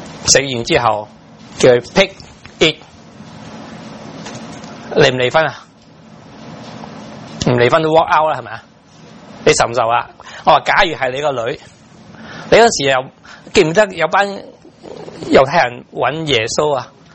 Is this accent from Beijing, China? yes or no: no; Guangdong, China; 我鼓励我们广东人，不要只看着广东人。